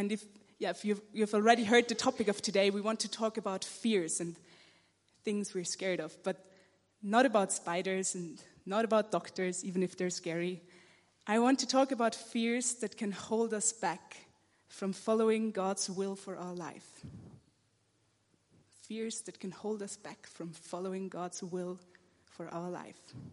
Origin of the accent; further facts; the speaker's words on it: Austria; English is a second language; my English sounds a bit weird, that is because I'm from Austria and English is not my first language.